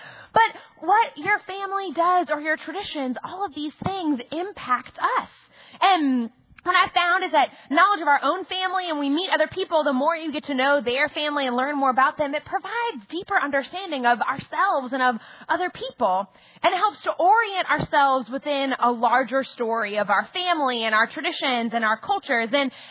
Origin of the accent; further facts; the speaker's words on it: New Orleans, Louisiana, United States; And then another thing is a lot of you know that I'm from New Orleans, born and raised. But you may also have thought to yourself that I don't sound like I'm from New Orleans.